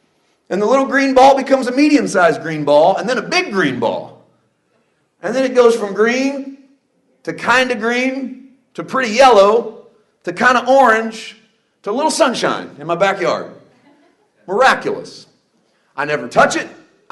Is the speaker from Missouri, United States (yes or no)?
yes; Missouri, United States; now in California, United States; I wasn't raised around orange trees. I grew up in Missouri. I moved to California. I got an orange tree in my yard.